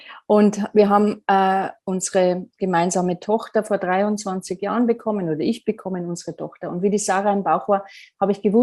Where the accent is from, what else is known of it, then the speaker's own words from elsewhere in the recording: Bavaria, Germany; ich komme ja aus Bayern